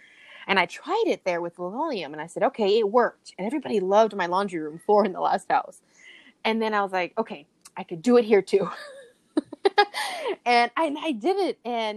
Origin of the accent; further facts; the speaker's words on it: Puerto Rico; Maybe it's because I'm from Puerto Rico.